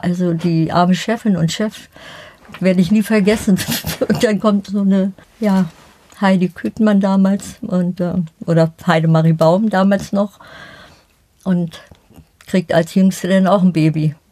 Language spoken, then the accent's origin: German; Berlin, Germany; Ich bin in der Förderschule in Berlin-Spandau zur Schule gegangen.